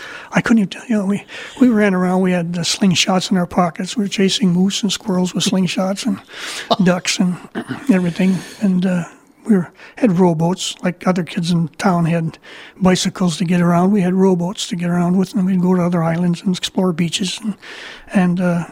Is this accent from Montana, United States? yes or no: no; Isle Royale, Michigan, United States; also born or lived in Duluth, Minnesota; I was born in Duluth, but went to Isle Royale just a couple weeks after.